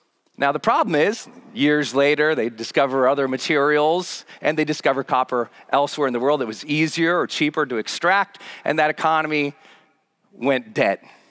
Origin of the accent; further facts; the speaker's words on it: Montana, United States; because I grew up in towns in Montana where there wasn't two sides of the track. Our towns were so poor, there wasn't a track.